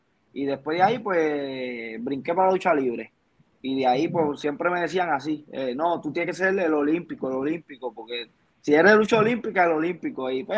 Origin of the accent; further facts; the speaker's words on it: Carolina, Puerto Rico; Yo, mi primera lucha fue en Jayuya. Y yo soy de Carolina.